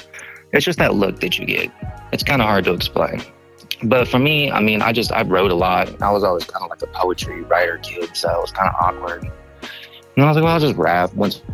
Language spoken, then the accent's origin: English; California, United States; I think everywhere I go, people can tell I'm from the Bay Area. Because now I was out there 20-some years.